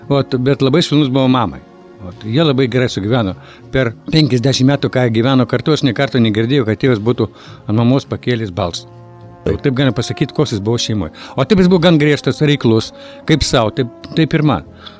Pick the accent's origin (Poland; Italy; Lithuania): Lithuania; Vilnius, Vilnius County; born there; Ne, aš gimiau Vilniuje, o mano tėvai būdu atkeliavo į čia iš Baltarusijos. Jau po karo.